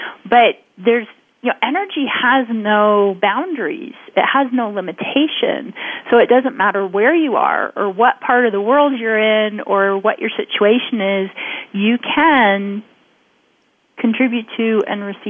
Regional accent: Washington, United States; I grew up outside Washington, D.C.

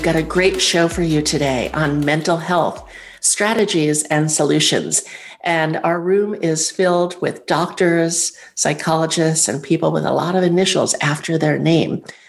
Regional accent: New York, United States; now in Florida, United States; because I'm a New Yorker and I like to see what's going on. But I live in the state of Florida

